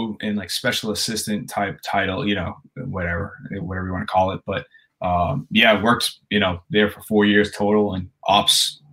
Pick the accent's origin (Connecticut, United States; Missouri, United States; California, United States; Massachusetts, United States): Massachusetts, United States; Boston; I'm from Boston, grew up there, you know, making a good living